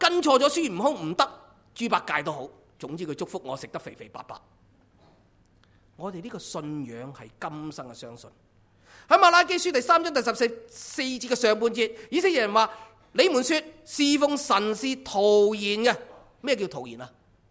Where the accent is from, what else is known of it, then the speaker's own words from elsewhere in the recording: Hong Kong; 其实我们香港人都是这样的，